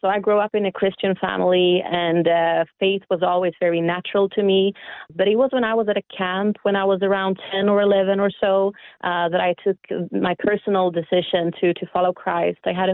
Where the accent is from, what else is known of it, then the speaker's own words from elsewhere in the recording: Jönköping, Jönköping County, Sweden; English is a second language; I was born in Sweden and raised in Sweden as well, in a town called Jönköping.